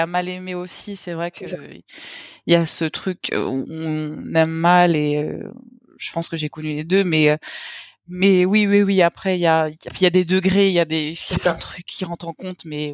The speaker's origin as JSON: {"language": "French", "town": "Paris", "region": "Île-de-France", "country": "France", "said": "j'ai 28 ans, je suis parisienne, je suis d'origine un petit peu mélangée en fait, je suis issue de parents déjà métis entre eux, donc Afrique de l'Ouest, Afrique du Nord, Europe, voilà, donc j'ai grandi dans un milieu assez cosmopolitain"}